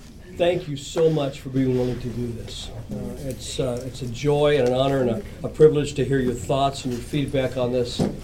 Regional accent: San Diego, California, United States; also born or lived in Washington, D.C.; I was raised in San Diego, very diverse ethnically. Then I spent 22 years in Washington, D.C., extremely diverse ethnically.

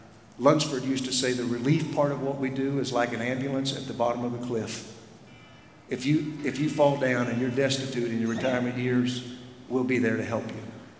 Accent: Oklahoma, United States; I grew up in the First Baptist Church in the county seat town in Oklahoma.

